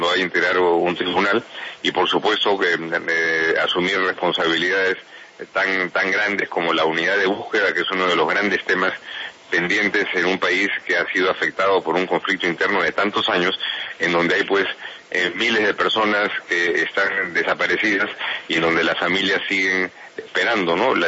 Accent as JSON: {"language": "Spanish", "country": "Peru", "said": "yo soy peruano, y como peruano he sufrido como ciudadano el embate de lo que significa una guerra interna"}